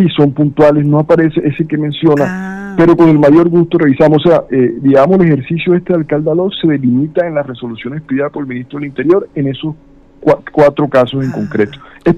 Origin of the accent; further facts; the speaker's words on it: Colombia; no solo como colombianos, sino como humanos